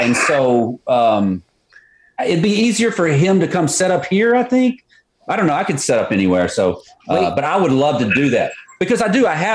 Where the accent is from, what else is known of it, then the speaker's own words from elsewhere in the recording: Texas, United States; also born or lived in Austin; I grew up in North Texas, north of Dallas, and Dallas is still, if I've been here 13 years, I think Dallas, I'm a Dallas guy, you know, a Dallas Denton guy.